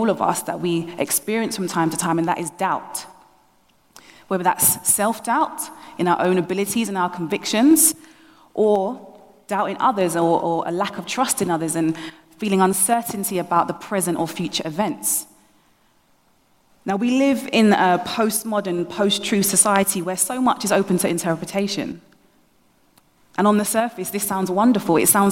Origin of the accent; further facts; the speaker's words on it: London, United Kingdom; accent: London; Right, so I'm from London, originally West London, but then moved to South East. So you might hear a bit of my London accent coming out there.